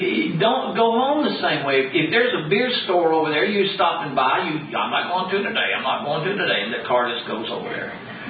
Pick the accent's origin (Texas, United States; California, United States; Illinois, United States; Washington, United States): Texas, United States; Dallas; When I was a kid, you know, I grew up in Dallas.